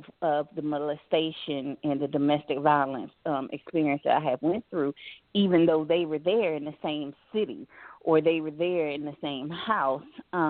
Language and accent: English; Houston, Texas, United States; also born or lived in Washington, United States / Louisiana, United States / Florida, United States; I was born in Washington, D.C., but raised between Houston, Louisiana, and Florida.